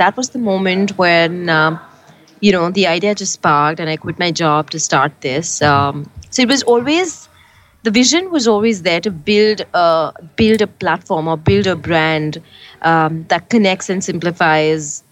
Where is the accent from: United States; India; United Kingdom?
India; as urban Indian working parents, we're spending about 60-70% in front of a digital device.